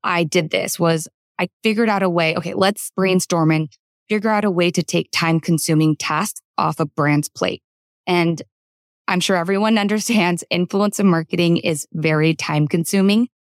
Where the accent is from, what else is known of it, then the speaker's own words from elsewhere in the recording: United States; I am a woman, and I'm also a minority. I am Korean American.